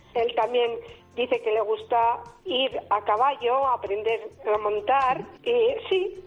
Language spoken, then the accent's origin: Spanish; Caparroso, Navarre, Spain; now in Pamplona, Spain; yo soy de Caparroso, y entonces aquí en Pamplona llevo 50 años.